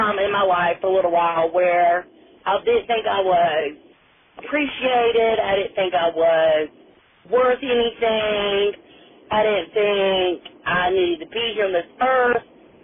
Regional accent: Florence, South Carolina, United States; now in Lamar, United States; I am from Florence, South Carolina, but right now I live in Lamar.

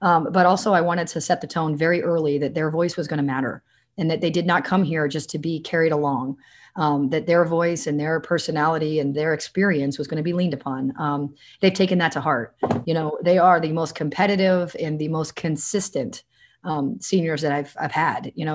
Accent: New Hampshire, United States; Well, come on, remember, I'm from New Hampshire. So I recruited, we're from the same town, very small town.

